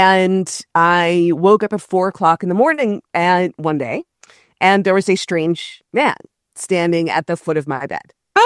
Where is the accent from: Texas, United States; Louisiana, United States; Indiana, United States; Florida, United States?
Florida, United States; Miami Beach; it's set in my native Miami Beach, born and raised in Miami Beach, and I spent a number of years living on South Beach in the 90s.